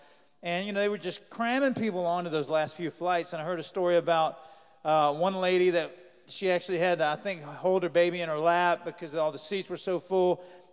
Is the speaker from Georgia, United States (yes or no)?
yes; Georgia, United States; I grew up in Georgia a lot of my life.